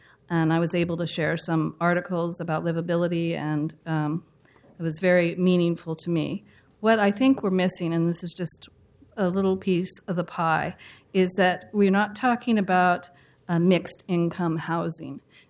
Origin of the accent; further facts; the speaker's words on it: Portland, Oregon, United States; I live in Northwest Portland, and I grew up in East Portland, Northeast Portland, so I'm a both-sider.